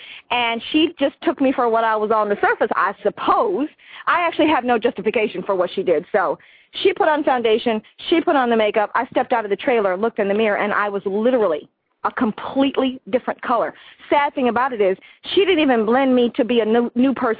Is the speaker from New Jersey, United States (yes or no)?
no; Ohio, United States; now in California, United States; I'm from Ohio, and I have found the secret of youth out in California.